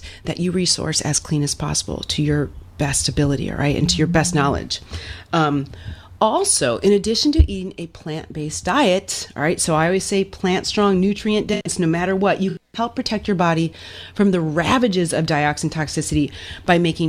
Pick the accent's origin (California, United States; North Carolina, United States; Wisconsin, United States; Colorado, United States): California, United States; Los Angeles; I am from Los Angeles.